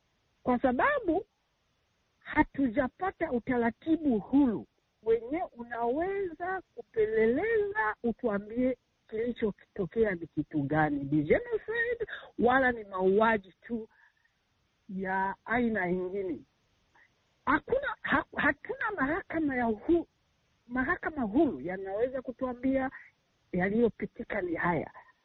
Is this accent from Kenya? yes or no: no; Burundi; kuna mauaji yamepitika Burundi kwa nchi yetu